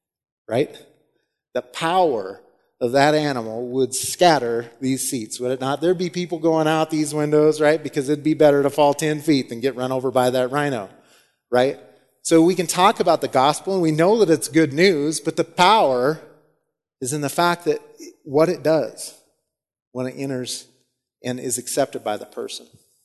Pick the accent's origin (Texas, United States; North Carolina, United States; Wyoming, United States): Wyoming, United States; Laramie; I was born and raised in Laramie. And like most Westerners, I believe that there was a God.